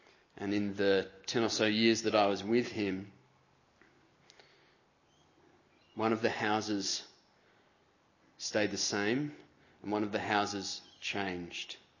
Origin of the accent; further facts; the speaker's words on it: England, United Kingdom; I met a Scotsman who told me that I had to repent of being an Englishman and embrace my Scottish heritage.